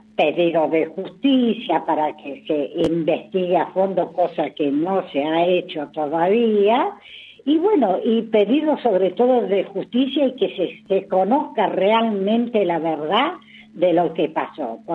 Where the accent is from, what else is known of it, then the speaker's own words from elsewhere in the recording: Sarmiento, Chubut, Argentina; born there; also born or lived in Comodoro Rivadavia; soy de la zona, yo en Comodoro viví 40 años, soy nacida en Sarmiento, pero yo viví 40 años en Comodoro, hasta que me vine acá.